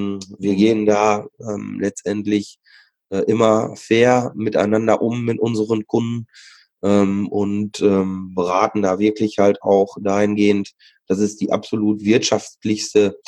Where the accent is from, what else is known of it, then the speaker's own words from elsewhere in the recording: North Rhine-Westphalia, Germany; ich bin im Sauerland auch groß geworden, hatte auch dort eine sehr schöne Kindheit